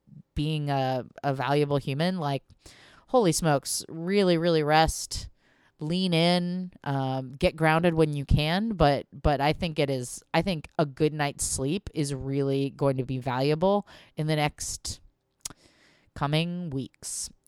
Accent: Portland, United States; And I'm from Portland, so dumpster diving is like cultural to me.

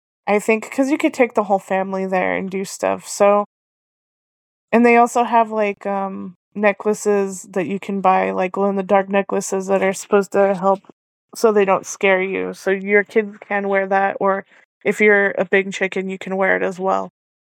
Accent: Las Cruces, New Mexico, United States; because I'm from Las Cruces, New Mexico, which is close to Hatch, and we have amazing green chili.

